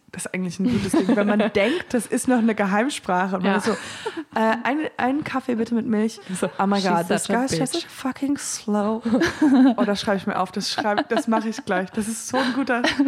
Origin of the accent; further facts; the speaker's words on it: Germany; ich spreche mit meinem Freund nur Englisch, aber wir sind beide auch Deutsche.